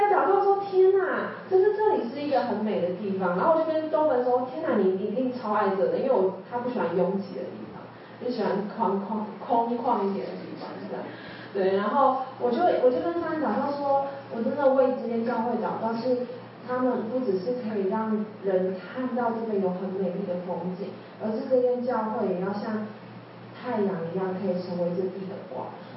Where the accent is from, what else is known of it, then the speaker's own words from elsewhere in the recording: Taipei, Taiwan; 我从小是在台北粮堂长大的。